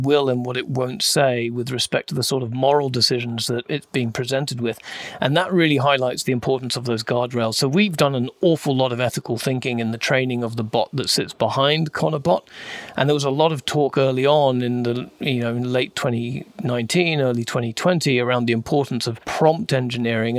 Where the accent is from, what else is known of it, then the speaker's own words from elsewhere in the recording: England, United Kingdom; accent: English; You can tell by my beautiful English accent.